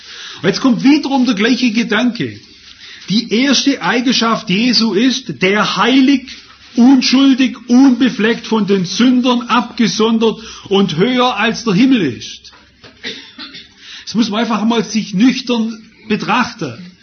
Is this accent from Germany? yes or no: no; China; Wisst ihr, ich komme ja aus China